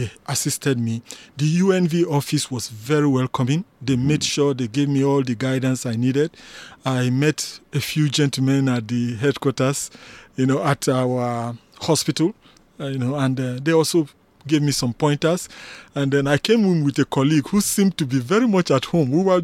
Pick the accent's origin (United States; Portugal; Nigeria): Nigeria; mm-hmm. and I'm from Nigeria, like you rightly mentioned.